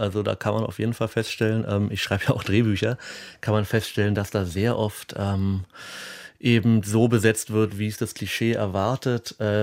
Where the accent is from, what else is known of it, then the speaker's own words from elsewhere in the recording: Berlin, Germany; ich neige höchstens zum Lokalpatriotismus als Berliner.